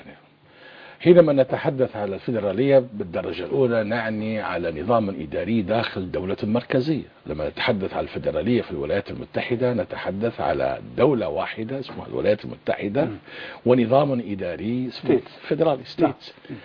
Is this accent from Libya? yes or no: yes; Libya; ويهمني الشأن الليبي كليبي يعني